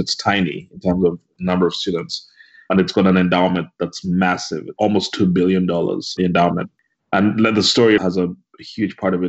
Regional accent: Uganda; I'm born and bred in Uganda.

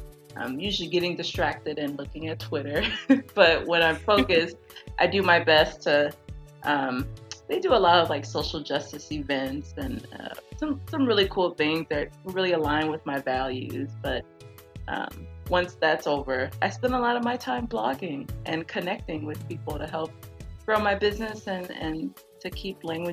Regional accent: Houston, Texas, United States; I grew up in Houston, Texas. And I grew up in a neighborhood that's predominantly Black and Hispanic.

